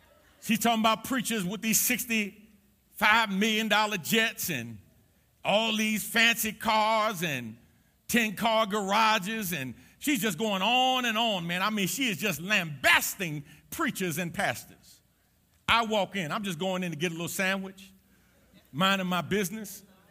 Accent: New York City, New York, United States; I grew up in the Jacob Riis Housing Projects. Y'all know where it is, 465 East 10th Street, apartment 13H, New York, New York.

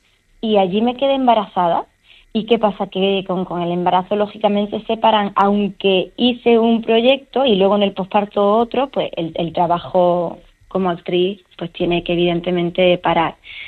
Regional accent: Canary Islands, Spain; Yo soy medio alemana y medio andaluza, y yo llegué a los 12 años a Lanzarote.

